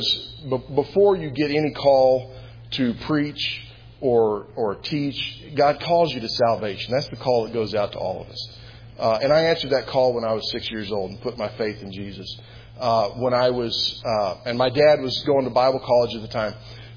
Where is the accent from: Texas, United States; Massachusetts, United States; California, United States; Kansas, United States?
Texas, United States; And I grew up in Texas, so I know how to fish for catfish and bass.